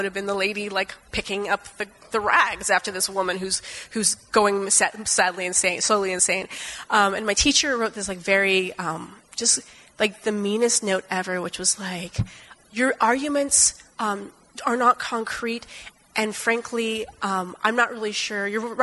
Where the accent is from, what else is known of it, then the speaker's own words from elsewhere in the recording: West Coast, United States; I'm originally from the West Coast, and every time I go somewhere else, they're like, why do you talk so fast?